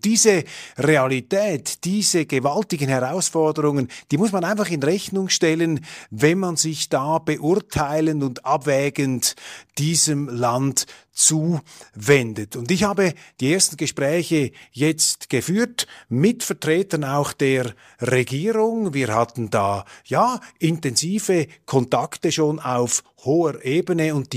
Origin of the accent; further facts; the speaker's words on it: Switzerland; Und als Schweizer streue ich hier gleich mal noch eine ziemlich steile These an den Anfang.